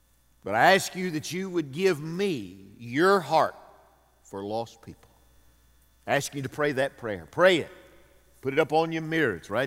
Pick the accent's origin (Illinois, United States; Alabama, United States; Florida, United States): Alabama, United States; Pisgah; It's my hometown is Pisgah. It's on a high rocky ridge looking over into the Tennessee Valley.